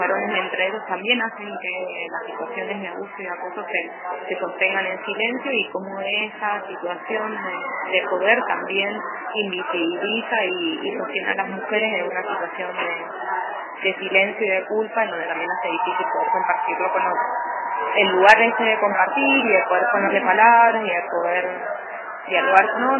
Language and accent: Spanish; San Luis, Argentina; soy de San Luis